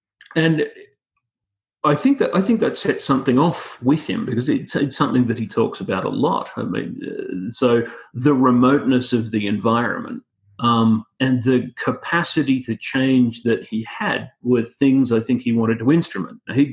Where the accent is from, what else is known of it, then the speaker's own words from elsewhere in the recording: Australia; accent: Australian; moved away as an adult; now in United States; I am an Australian gentleman, if that wasn't wildly obvious from the accent. I came to America in the tail end of my PhD, which would have been 2014.